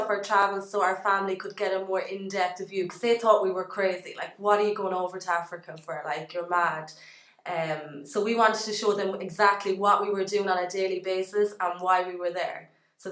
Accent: Boyle, County Roscommon, Ireland; I'm from Boyle as well, just up the road from Carlo, and I went to school in Boyle.

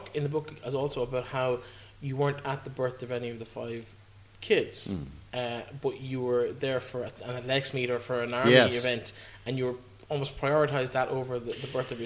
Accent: Connacht, Ireland; You look at a rural area like Donegal, and I'm from Leitrim next door, and it's very similar.

